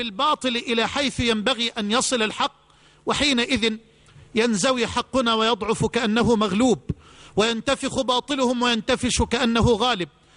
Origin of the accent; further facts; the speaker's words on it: Egypt; هذه عندنا في مصر